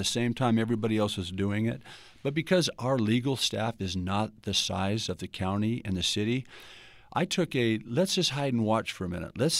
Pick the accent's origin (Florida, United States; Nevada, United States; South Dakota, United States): Nevada, United States; North Las Vegas; fact is when I grew up in North Las Vegas, we were the bedroom community of Las Vegas.